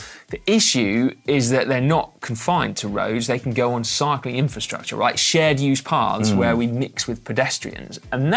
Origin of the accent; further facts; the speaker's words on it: Bristol, South West England, United Kingdom; You lot are, you know, in the know about Bristol, my hometown, and our traffic woes